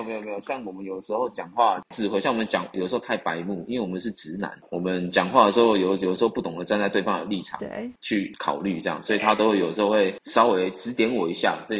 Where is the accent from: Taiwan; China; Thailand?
Thailand; 我在泰国出生的。对，我父亲是1988年来这边第一批的台商，那我就刚好在这边出生了，在这边出生长大。